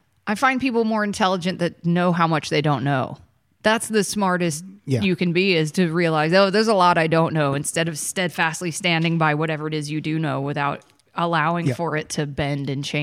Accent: Georgia, United States; I grew up with you in Georgia. I only just recently moved.

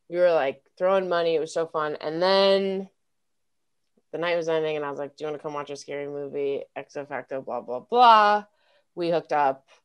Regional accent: Denver, Colorado, United States; I like headlined the 420 Mile High Festival and I'm from Denver. So she came to Denver, met my whole family at 3 weeks.

